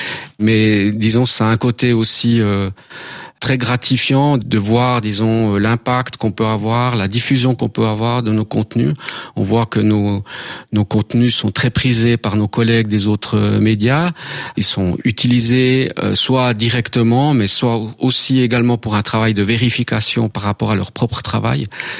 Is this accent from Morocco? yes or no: no; Bassecourt, Jura, Switzerland; also born or lived in Delémont; Je suis né à Delémont, de parents italiens, et j'ai grandi à Basse-Cour.